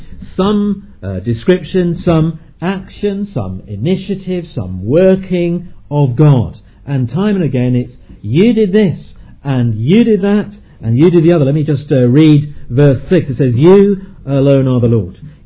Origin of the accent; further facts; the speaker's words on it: England, United Kingdom; Because, of course, you know, we're very English, aren't we?